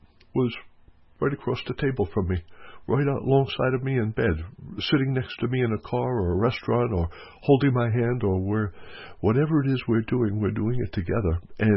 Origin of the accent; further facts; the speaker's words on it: Florida, United States; We're from Florida. We're wearing sandals and no socks.